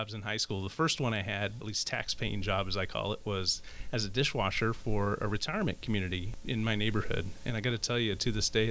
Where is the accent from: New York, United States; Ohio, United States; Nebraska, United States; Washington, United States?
Washington, United States; Port Angeles; also born or lived in California; a gal from a town called Port Angeles, Washington.